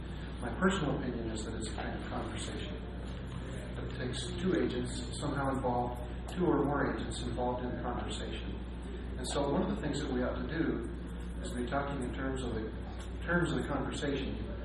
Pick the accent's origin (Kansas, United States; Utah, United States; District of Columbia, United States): Utah, United States; from Utah.